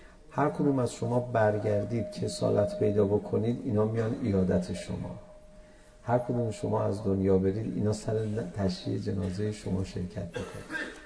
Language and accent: Persian; Iran; ما روحانی هستیم احکام پرسیدا، به قیافمون نگاه کرده بود تشخیص بود ما ایرانی هستیم